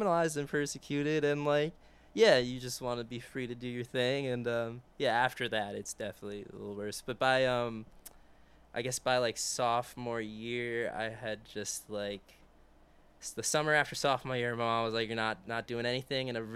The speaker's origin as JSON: {"language": "English", "town": "Bronx", "region": "New York", "country": "United States", "tie": "born there", "said": "Oh, I was born in the Bronx."}